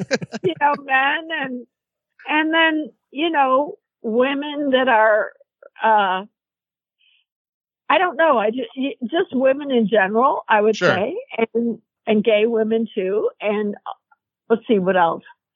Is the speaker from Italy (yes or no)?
no; Chicago, Illinois, United States; You know, I'm originally from Chicago. I know what blizzards